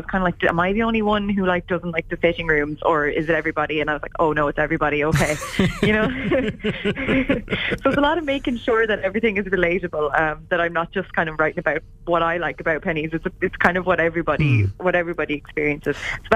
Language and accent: English; Ballina, Connacht, Ireland; when it arrived in my hometown in Ballina in County Mayo.